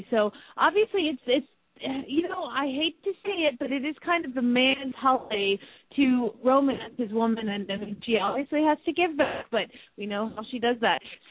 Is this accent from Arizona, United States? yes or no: yes; Phoenix, Arizona, United States; from Phoenix, Arizona